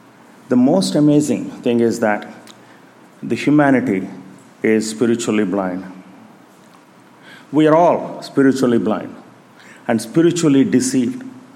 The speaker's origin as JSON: {"language": "English", "country": "India", "tie": "born or raised there", "said": "growing up in India, India is, as you know, is a very religious nation"}